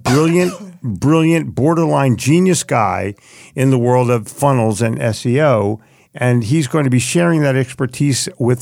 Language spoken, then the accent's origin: English; New Jersey, United States; Because we are both from New Jersey, and you're going to get the attitude of New Jersey.